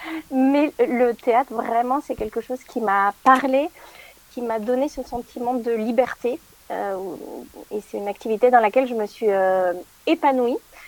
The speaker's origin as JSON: {"language": "French", "town": "Toulouse", "region": "Occitanie", "country": "France", "lives_now": "Paris, France", "said": "Je suis toulousaine, donc oui, je viens du sud, mais quand je suis arrivée à Paris pour faire une école de théâtre"}